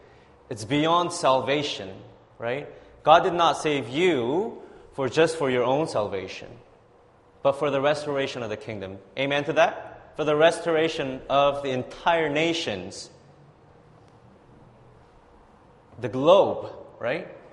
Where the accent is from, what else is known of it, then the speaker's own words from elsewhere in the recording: Vancouver, British Columbia, Canada; I grew up in Vancouver East Side, so I'm like, this area is my hood. You know, my mom still lives in the area.